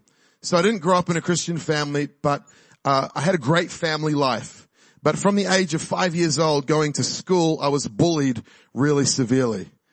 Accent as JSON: {"language": "English", "region": "Auckland", "country": "New Zealand", "tie": "born or raised there", "also_born_or_lived": "Hibiscus Coast", "moved": "yes", "said": "I grew up in New Zealand. I grew up in Auckland, in South Auckland, and then in the Hibiscus Coast. But I haven't lived here for 20 years or 22 years now."}